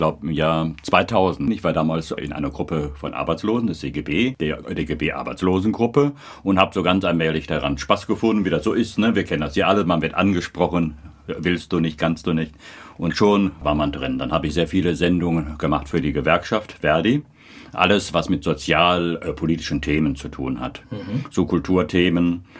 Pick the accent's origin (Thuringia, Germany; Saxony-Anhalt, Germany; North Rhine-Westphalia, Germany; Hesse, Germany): North Rhine-Westphalia, Germany; könnte als Niederrheiner keine Karnevalssendung machen.